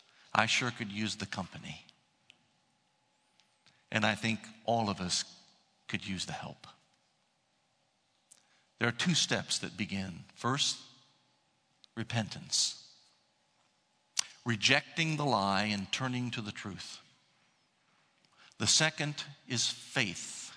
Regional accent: Columbus, Ohio, United States; You know, every time I go to my hometown, Columbus, Ohio, I try to stop by the church of my childhood.

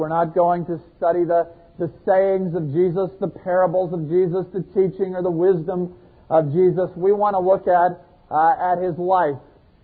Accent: Miami, Florida, United States; Now, you have to realize I grew up in Miami, and so this mountain scene played out before me

